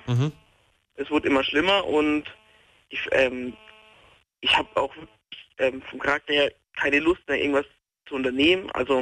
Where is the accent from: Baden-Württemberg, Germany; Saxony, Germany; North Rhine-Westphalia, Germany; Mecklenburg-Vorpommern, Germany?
Baden-Württemberg, Germany; Bad Mergentheim; Nee, ich bin Baden-Württemberg, ich komme nur aus der Nähe von Würzburg, Bad Mergentheim.